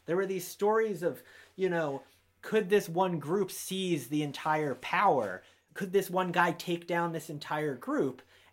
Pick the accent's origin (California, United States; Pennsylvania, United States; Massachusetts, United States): Pennsylvania, United States; They tried to infuse the hardcore energy of ECW, which I grew up with in the Philadelphia area, into it.